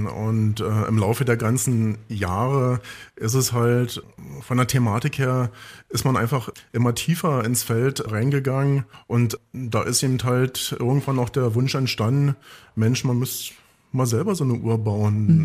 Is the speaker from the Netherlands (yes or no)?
no; Potsdam, Brandenburg, Germany; born there; also born or lived in Rhineland; now in Werder, Germany; Also ganz aus dem Rheinland komme ich ja nicht, bin ja geborener Potsdamer und bin kurz vor der Wende dann als einer der Ersten im Rheinland gewesen, allerdings dann auch nur 10 Jahre und bin seit 2000 schon wieder hier im Brandenburgischen und bin dann aber nach Werder gegangen